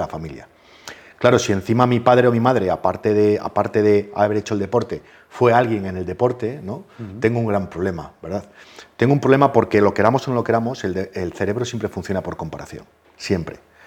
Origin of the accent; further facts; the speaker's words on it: Asturias, Spain; Yo soy asturiano, igual que tú